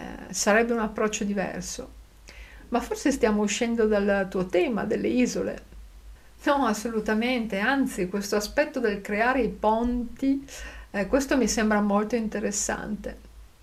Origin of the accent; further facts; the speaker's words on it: Cologne, North Rhine-Westphalia, Germany; Io provengo da Colonia, in Germania, una città con milioni di abitanti, e ovviamente non ci sono mucche e trattori nel mio quartiere.